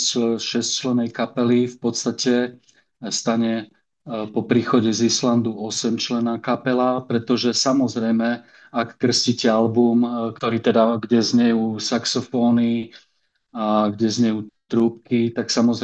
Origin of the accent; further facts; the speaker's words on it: Žiar nad Hronom, Banská Bystrica Region, Slovakia; A jeden krst bol potom v mojom rodnom meste v Žiari nad Hronom, logicky